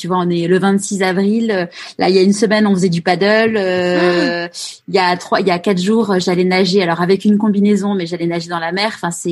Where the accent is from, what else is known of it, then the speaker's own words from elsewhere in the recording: Paris, Île-de-France, France; also born or lived in Marseille; moi de toute façon je vis plus à Paris. Je suis une vraie Parisienne